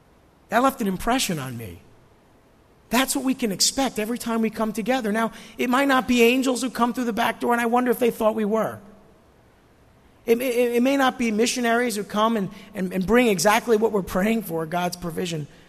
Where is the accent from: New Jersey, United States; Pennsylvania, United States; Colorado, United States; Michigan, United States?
New Jersey, United States; you know, I'm from New Jersey, my first reaction is, yeah.